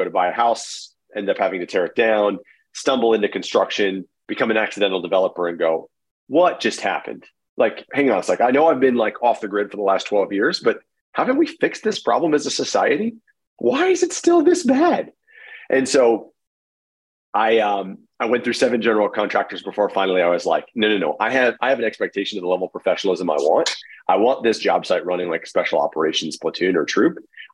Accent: Arizona, United States; I grew up in Arizona, kind of a middle-class family, love sports, pretty good student

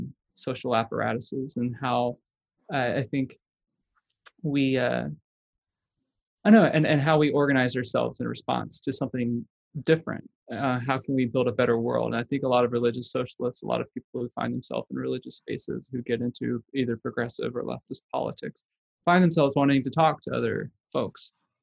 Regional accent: Mississippi, United States; I'm from Mississippi. I was raised in a Pentecostal church, very politically conservative, very apocalyptic minded.

